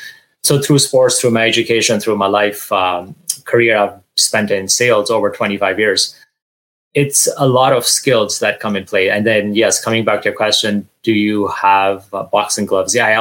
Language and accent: English; Toronto, Ontario, Canada; also born or lived in Montreal / Calgary; now in Vancouver, Canada; When I started real estate, I moved to Vancouver from Calgary, actually, because I originally grew up in Toronto.